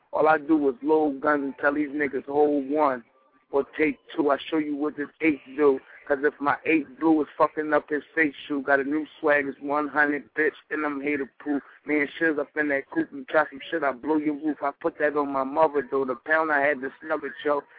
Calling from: Philadelphia, Pennsylvania, United States; I'm calling from North Philly, you know.

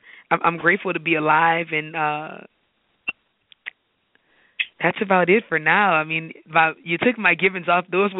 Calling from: New Orleans, Louisiana, United States; I'm calling from Mid-City in New Orleans.

